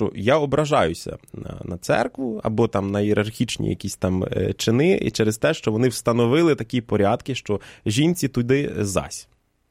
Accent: Vinnytsia Oblast, Ukraine; я з Вінниччини походжу, і в нас ще в нашій римо-католицькій парафії

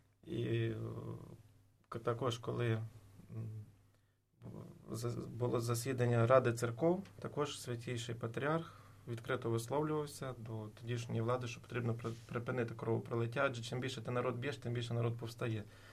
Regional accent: Horokhiv, Volyn Oblast, Ukraine; я сам родом з Львівщини, жив на Волині, містечко Горохів, мій батько священик

